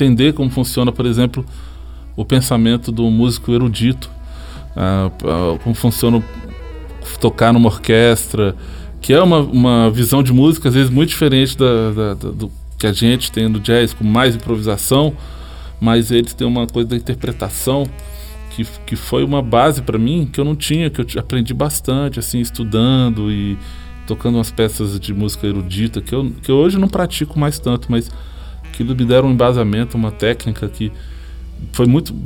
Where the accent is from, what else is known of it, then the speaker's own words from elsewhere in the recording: Brazil; as pessoas não têm dúvida que a gente é do Brasil.